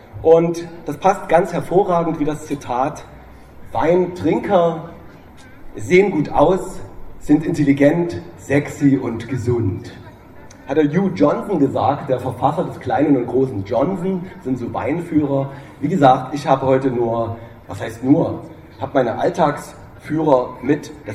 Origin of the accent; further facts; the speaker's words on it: Pirna, Saxony, Germany; also born or lived in Dresden; now in Chemnitz, Germany; Ich bin in Dresden geboren, in Pirna aufgewachsen und wohne jetzt in Chemnitz.